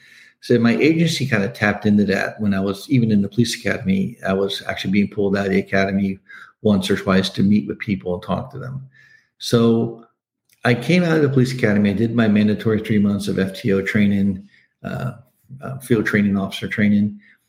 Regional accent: Miami, Florida, United States; I mean, I was born and raised in Miami

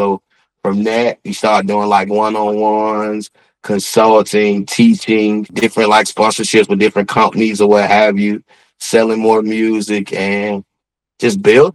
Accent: Atlanta, Georgia, United States; I'm from Atlanta, Georgia.

